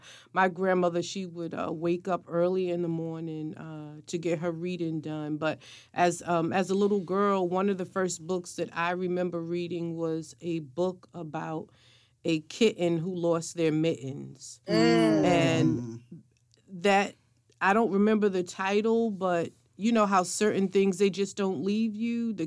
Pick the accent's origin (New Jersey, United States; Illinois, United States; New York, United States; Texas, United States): New York, United States; Brooklyn; growing up in Brooklyn, we used to have a neighbor